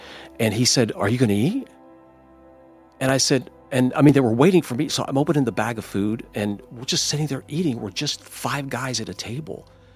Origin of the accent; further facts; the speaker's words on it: Indiana, United States; No, I'm from here. I'm from Indiana.